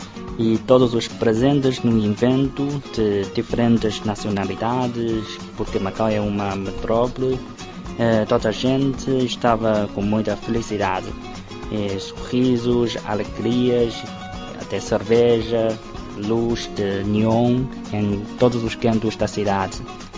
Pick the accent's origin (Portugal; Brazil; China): China; Beijing; born there; Portuguese is a second language; eu sou chinês e nasci em Garcia aqui em Pequim.